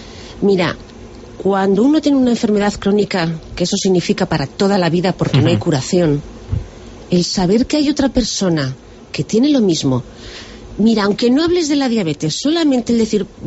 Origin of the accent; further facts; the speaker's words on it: Burgos, Castile and León, Spain; now in Soria, Spain; yo soy de Burgos, pero en Soria es que la gente vive muchísimos años